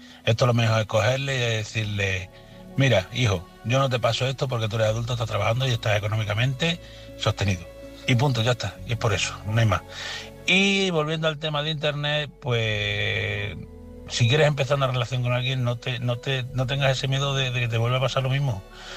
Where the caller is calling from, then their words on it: Badajoz, Extremadura, Spain; de Badajoz, corresponsal de Badajoz.